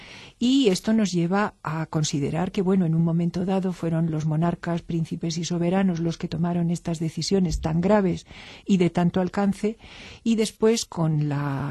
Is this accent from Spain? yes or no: yes; Spain; que es la más próxima a nosotros como españoles